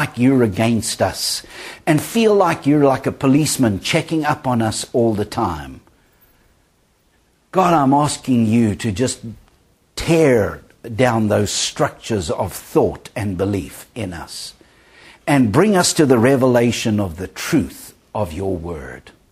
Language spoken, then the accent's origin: English; South Africa; And of course, he was a mighty man in South Africa, my home country.